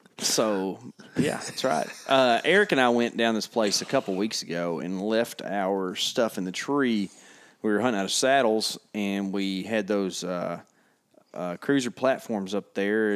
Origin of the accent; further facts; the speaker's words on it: Illinois, United States; Everybody, I'm from Northern Central Illinois. I'm from Eastern Central Illinois.